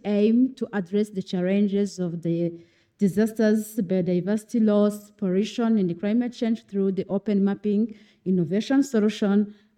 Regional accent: Rwanda; from Rwanda. I'm here as Ecomappers of OpenStreetMap Rwanda.

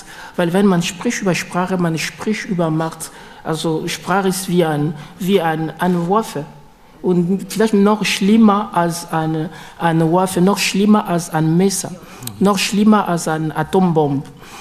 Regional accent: Lubumbashi, Haut-Katanga, DR Congo; born there; German is a second language; Also ich komme aus dem Kongo, ich bin in Lubumbashi geboren. Lubumbashi ist eine Stadt im Süden im Kongo. Und meine Eltern kommen in die Mitte von Kongo, von Mbujimayi.

